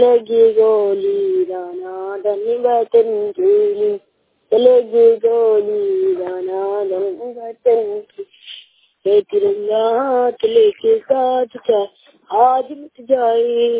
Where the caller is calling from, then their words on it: Rewa, Madhya Pradesh, India; आपका सबसे प्यारा दोस्त, जिला रीवा मध्य प्रदेश से हम पीछे बोल रहा हूँ।